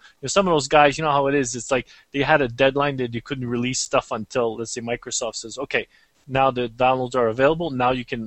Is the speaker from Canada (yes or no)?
yes; Canada; since I'm Canadian there